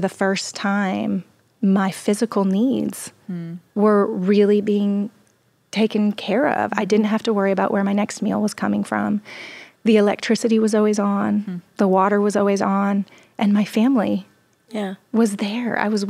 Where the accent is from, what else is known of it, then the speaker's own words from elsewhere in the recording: Garden City, Idaho, United States; I grew up in Idaho, and there's in Boise, and there's a little suburb of Boise called Garden City that the locals actually called Garbage City